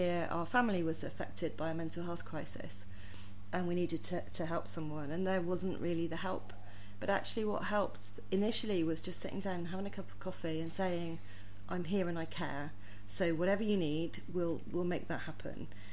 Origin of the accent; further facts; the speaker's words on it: Bristol, South West England, United Kingdom; we're starting with Bristol because that's my hometown, but who knows?